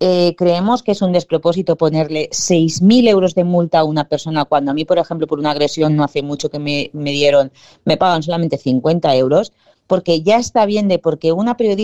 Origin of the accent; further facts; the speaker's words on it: Valencian Community, Spain; somos las dos valencianas, ¿vale? Vivimos las dos aquí en la Terreta